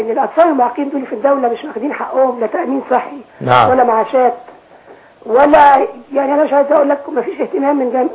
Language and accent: Arabic; 10th of Ramadan City, Sharqia Governorate, Egypt; أنا من العاشر من رمضان، … من العاشر من رمضان.